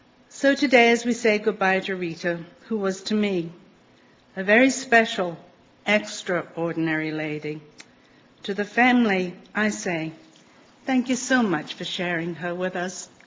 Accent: England, United Kingdom; born there; the day before I was born in England. So I could never lie about my age.

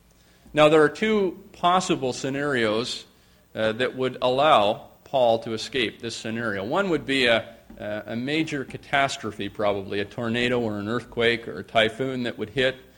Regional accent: Owen Sound, Ontario, Canada; and I can use Owen Sound because it's my hometown

